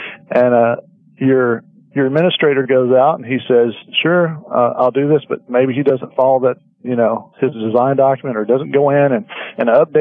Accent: Tennessee, United States; accent: southern; you have to forgive me, I'm from Tennessee, so sometimes my southern accent messes up people's names

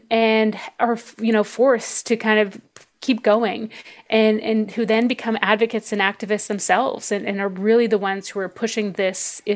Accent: Canada; I'm an Indigenous woman. I'm Cree from Canada, and I grew up in my community.

